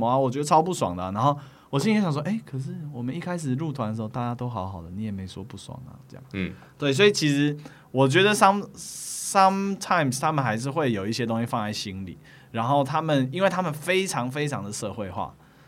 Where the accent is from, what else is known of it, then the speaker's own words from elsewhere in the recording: Taiwan; 都是我的同学，加一个台湾，加我台湾人。